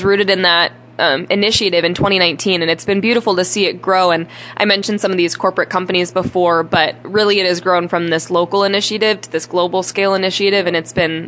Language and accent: English; Minnesota, United States; I'm from the Twin Cities area, and that was really just my entire world.